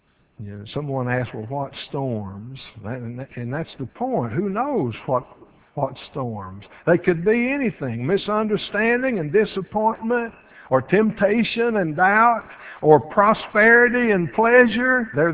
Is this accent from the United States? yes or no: yes; United States; And I'm American. I'm an American.